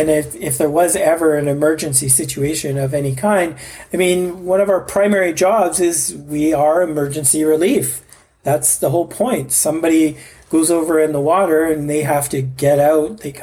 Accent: Canada; So as a Canadian, it's kind of, we don't look at violence

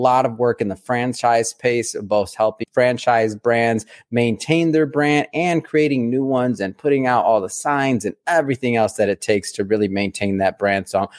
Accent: Detroit, Michigan, United States; some of the early ones that I remember growing up in Michigan and in Detroit

